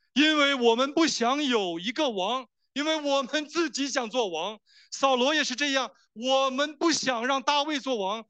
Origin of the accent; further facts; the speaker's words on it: China; 那我们中国人呢，很喜欢宫廷剧啊